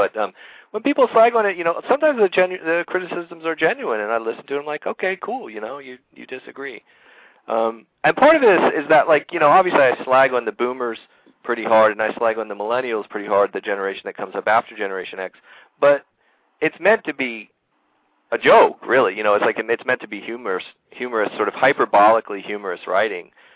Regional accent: California, United States; Yeah, my home state. I apologize for that.

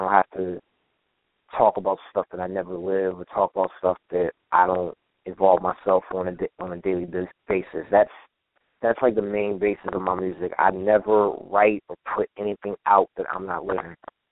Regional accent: Washington, District of Columbia, United States; I'm from Washington, D.C., born and raised.

